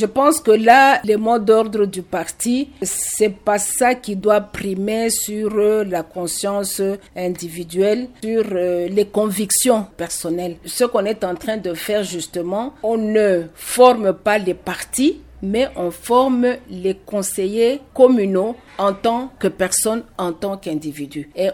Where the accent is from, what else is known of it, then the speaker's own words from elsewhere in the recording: Mbuji-Mayi, Kasaï-Oriental, DR Congo; On l'a vu ici chez nous en Bujimai.